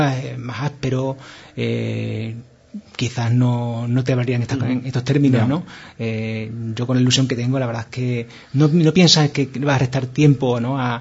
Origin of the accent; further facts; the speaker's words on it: Guareña, Extremadura, Spain; also born or lived in Badajoz / Mérida; a mí cuando me preguntan de dónde eres, yo siempre voy a decir Guareña, independientemente de que haya vivido o viva en Badajoz, viva en Mérida o haya vivido en otras zonas de Extremadura.